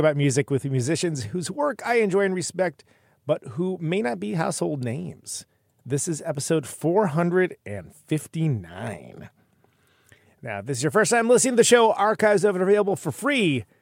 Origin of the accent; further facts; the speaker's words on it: California, United States; I grew up in California. I think I'd have a good accent for it, but I don't.